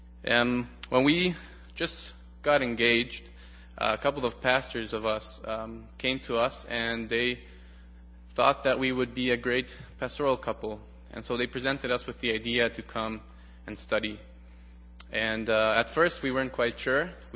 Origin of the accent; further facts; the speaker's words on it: Mexico; We come from Mexico. We've been here a little bit over a year and 2 months.